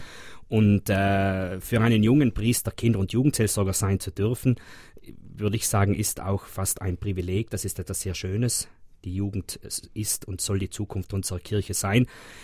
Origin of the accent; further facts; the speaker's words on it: St. Martin in Passeier, Trentino-Alto Adige, Italy; Ich werde am Nachmittag nach St. Martin in Passaier in meine Heimat fahren.